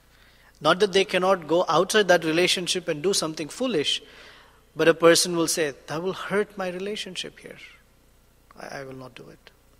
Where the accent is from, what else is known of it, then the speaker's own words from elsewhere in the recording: India; I don't know if see, most of you are American. I grew up in India, okay? And this is the picture of America I grew up with in one sense.